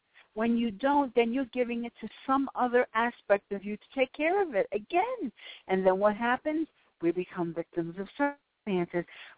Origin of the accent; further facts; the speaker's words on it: Bronx, New York, United States; where are you from in New York? And I said, the Bronx.